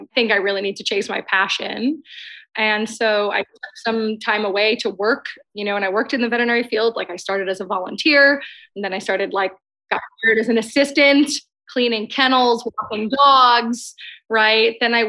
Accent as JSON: {"language": "English", "town": "Queens", "region": "New York", "country": "United States", "said": "Sure. So I'm from Queens, which is a borough in New York City. I'm a first generation American."}